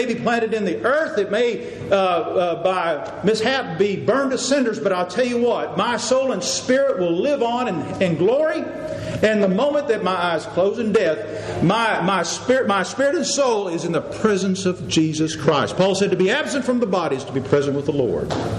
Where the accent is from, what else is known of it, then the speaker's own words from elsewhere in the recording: Texas, United States; As much as I love to say, I'm from Texas. You know, that's what Texans do. We brag about being from Texas.